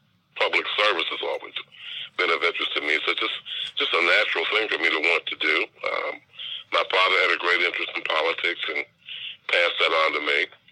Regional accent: Avondale, Ohio, United States; I grew up in Avondale, attended public schools, Hughes High School graduate, Cub Scout, Boy Scout, all that sort of stuff.

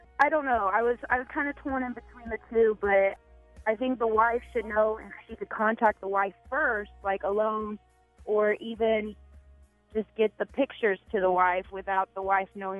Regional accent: Brownsburg, Indiana, United States; So, yeah, I'm from Brownsburg. I grew up there my whole life, and you know, we used to have a sign going into Brownsburg that said, you know, blacks not welcome.

